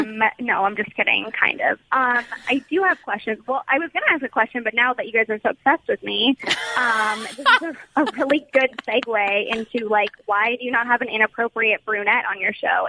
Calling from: Santa Monica, California, United States; I am in Santa Monica.

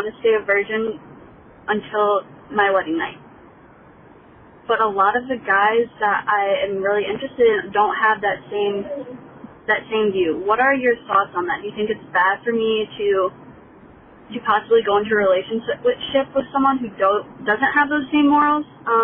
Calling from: Michigan, United States; I'm calling from Michigan.

